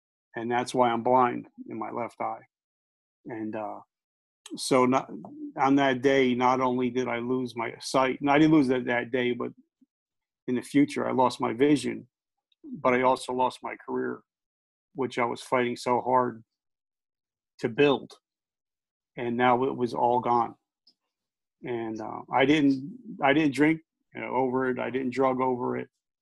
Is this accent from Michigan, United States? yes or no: no; New Jersey, United States; And growing up in New Jersey, you know, everybody knew somebody that worked there, had families that worked there.